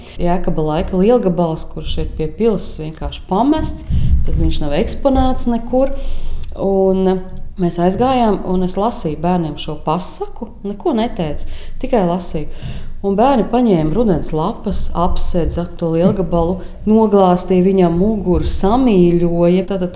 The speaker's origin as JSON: {"language": "Latvian", "town": "Jelgava", "region": "Zemgale", "country": "Latvia", "tie": "born or raised there", "said": "Esmu jelgavniece un visu mūžu arī dzīvoju. Jelgavā strādāju jau 10 gadus es Jelgavas gida"}